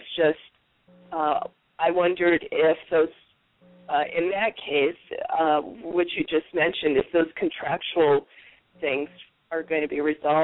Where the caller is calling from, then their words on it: Tucson, Arizona, United States; Oh, yes, I know. I'm calling in from the Tucson area.